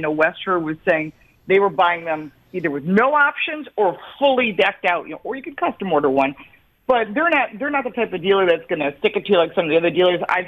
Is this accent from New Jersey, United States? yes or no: no; Detroit, Michigan, United States; and I've lived here 99% of my life since I was 10. I'm from Detroit.